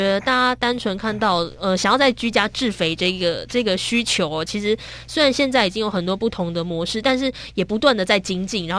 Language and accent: Chinese; Taiwan